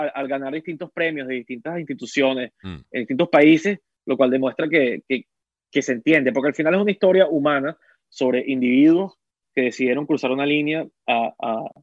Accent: Venezuela; yo creciendo en Venezuela, yo quiero hacer una película que cruce fronteras

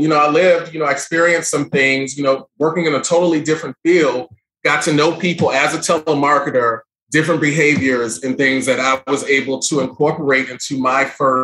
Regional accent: Chicago, Illinois, United States; You know, I'm from Chicago, where technically disco music died and house music began.

